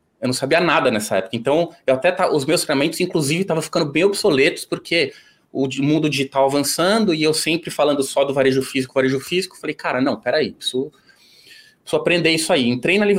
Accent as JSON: {"language": "Portuguese", "region": "São Paulo", "country": "Brazil", "said": "Eu sou de São Paulo, capital, Zona Sul, bairro do Morumbi."}